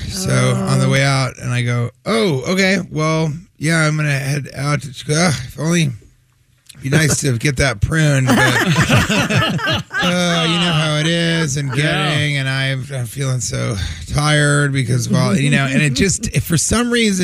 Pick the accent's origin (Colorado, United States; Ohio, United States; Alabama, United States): Colorado, United States; Denver; now in New York City, United States; I live in New York City.